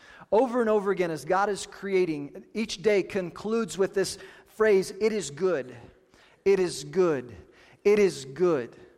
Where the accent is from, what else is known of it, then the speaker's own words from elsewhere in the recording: Kansas, United States; Now, I'm from Kansas, from the Midwest. There are regions of the Midwest where this still holds some significance.